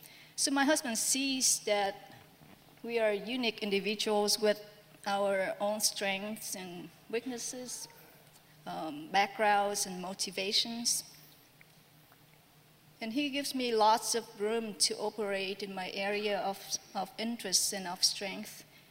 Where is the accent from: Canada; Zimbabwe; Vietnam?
Vietnam; English is a second language; moved away as an adult; now in United States; I was born and raised in Vietnam. I didn't move to the U.S. until I was an adult.